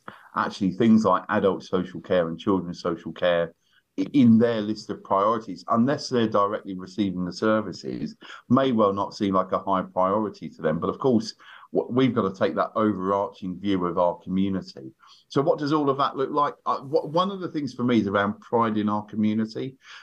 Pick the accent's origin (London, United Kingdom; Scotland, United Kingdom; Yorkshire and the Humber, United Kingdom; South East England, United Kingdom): London, United Kingdom; Islington; born there; I was born in Islington, but I was born in London.